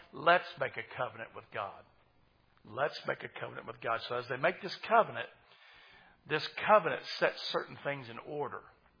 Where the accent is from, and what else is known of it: Oklahoma, United States